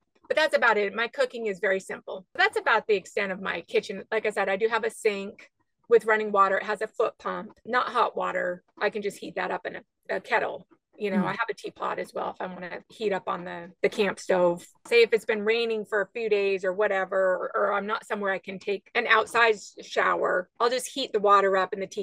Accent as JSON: {"language": "English", "region": "Alaska", "country": "United States", "tie": "born or raised there", "said": "because I grew up in Alaska, off-grid in the wilds of Alaska. There's no roads. We lived in a floating house."}